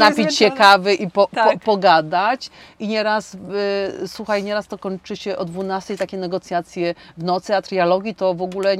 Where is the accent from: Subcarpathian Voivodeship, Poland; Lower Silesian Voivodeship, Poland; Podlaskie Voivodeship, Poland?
Subcarpathian Voivodeship, Poland; Godowa; Ja pochodzę z Godowej koło Strzyżowa, a w Bieszczadach mieszkam.